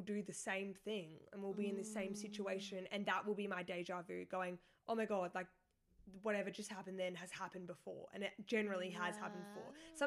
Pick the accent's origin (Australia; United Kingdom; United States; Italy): Australia; Because I'm Australian.